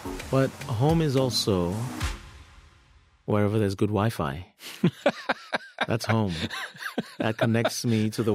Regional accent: United States; And I'm American. America is in crisis at the moment.

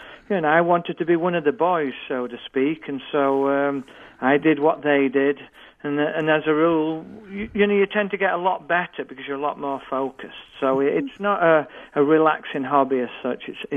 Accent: United Kingdom; Very much so, yeah. It's in Britain, it's a young man's sport

